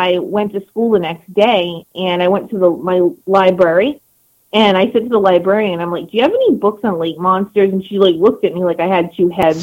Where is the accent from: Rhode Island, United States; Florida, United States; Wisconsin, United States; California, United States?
Rhode Island, United States; because I grew up in Rhode Island, the ocean state, and I grew up on the ocean up until the age of 7, and then I moved, like, 5 miles away to my grandmother's house, which was on a lake.